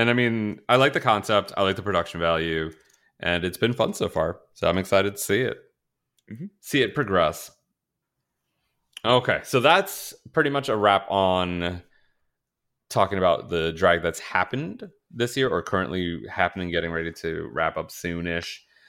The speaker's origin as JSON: {"language": "English", "town": "Chicago", "region": "Illinois", "country": "United States", "said": "Anyway, bitch, I'm from Chicago."}